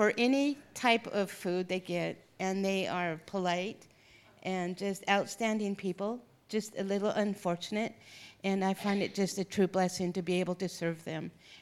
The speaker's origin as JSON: {"language": "English", "town": "Issaquah", "region": "Washington", "country": "United States", "said": "I come from Issaquah on the west side"}